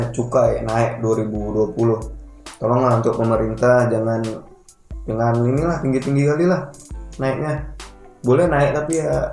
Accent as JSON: {"language": "Indonesian", "town": "Medan", "region": "North Sumatra", "country": "Indonesia", "said": "Jadi kita warga Medan cukup bangga lah ya."}